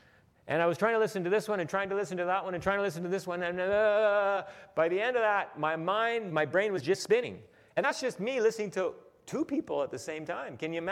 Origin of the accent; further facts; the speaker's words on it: Alberta, Canada; I'm an Albertan, but I don't have direct access to our premier. I'm a Canadian